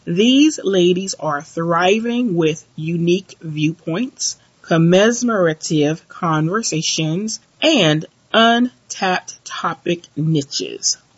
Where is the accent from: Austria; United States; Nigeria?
Nigeria; I am a Nigerian woman, so what I was told is keep your problems in your house.